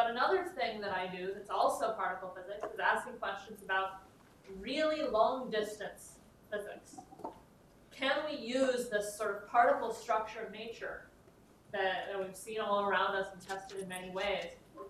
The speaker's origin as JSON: {"language": "English", "town": "Boulder", "region": "Colorado", "country": "United States", "tie": "born or raised there", "lives_now": "Waterloo, Canada", "said": "I grew up in Colorado, to become Boulder."}